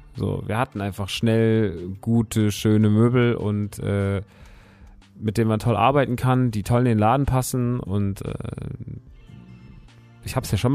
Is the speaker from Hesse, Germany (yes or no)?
yes; Rodgau, Hesse, Germany; mein erster Store in Rottgau-Jügesheim, meiner alten Heimat, in der Hochstädter Straße 1.